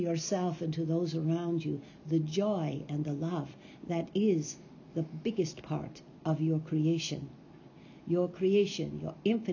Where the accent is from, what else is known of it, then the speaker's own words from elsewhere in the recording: United States; now in New Zealand; I'm from the United States, but I'm currently in New Zealand